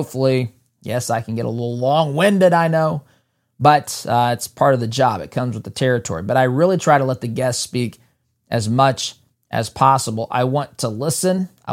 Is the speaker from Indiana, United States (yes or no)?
yes; Indiana, United States; I know, look, we talked a lot about Indiana today. That is my home state, but this is happening all across the country.